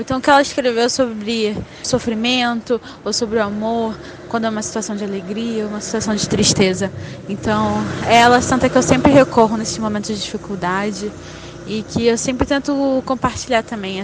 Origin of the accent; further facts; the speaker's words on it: Rio de Janeiro, Brazil; Eu sou do Rio de Janeiro